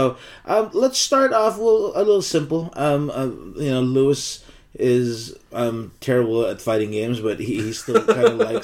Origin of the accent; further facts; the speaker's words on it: Philippines; It's been since last year, since we got to mention that we're from the Philippines.